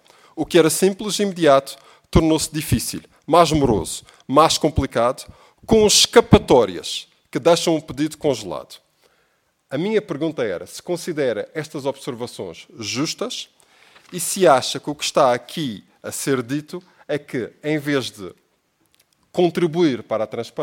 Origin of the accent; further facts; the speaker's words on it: Madeira, Portugal; como já percebeu pelo meu sotaque, eu sou da região autónoma da Madeira.